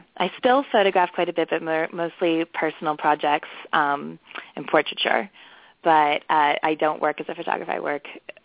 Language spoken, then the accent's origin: English; Virginia, United States; who actually is local to where my hometown in Virginia.